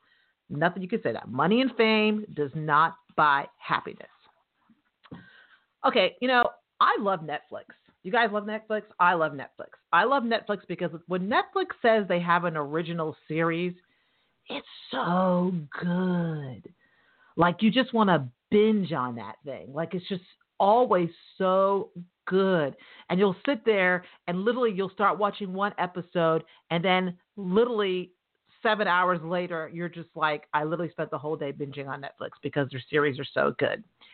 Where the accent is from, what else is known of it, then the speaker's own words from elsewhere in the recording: New York, United States; Thank you for my accent. I'm a New Yorker. Got that swag.